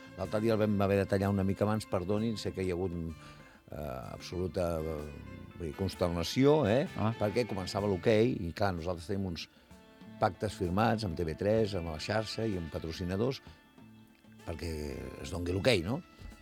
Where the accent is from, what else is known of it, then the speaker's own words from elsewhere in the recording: Bilbao, Basque Country, Spain; Sóc de Bilbao, i els de Bilbao naixem i mengem on volem.